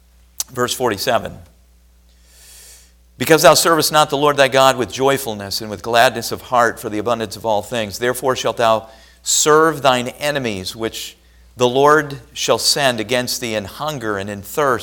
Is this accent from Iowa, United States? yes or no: yes; Iowa, United States; And I've caught myself on the farm that I grew up in Iowa praying for rain.